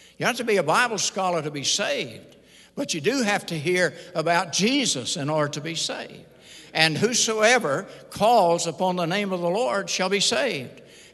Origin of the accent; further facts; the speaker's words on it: Bogota, Texas, United States; I was raised down in East Texas, a little town called Bogota, and I got saved down in Houston